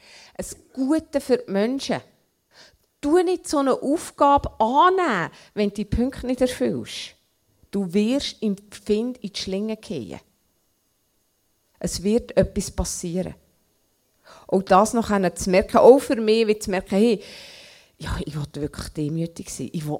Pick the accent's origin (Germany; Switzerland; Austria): Switzerland; Und da sind wir Schweizer sehr schwach.